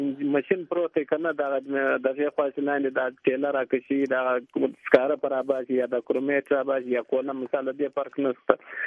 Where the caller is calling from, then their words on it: Khanozai, Balochistan, Pakistan; ما د بلوچستان خنوزي ته ټلیفون کړی دی.